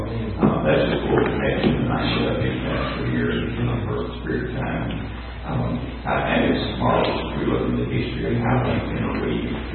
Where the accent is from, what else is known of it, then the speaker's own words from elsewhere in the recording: Mount Tabor, Newfoundland and Labrador, Canada; And I grew up in Mount Tabor. Brother Robert Gregory started the church here in Newfoundland in 1960.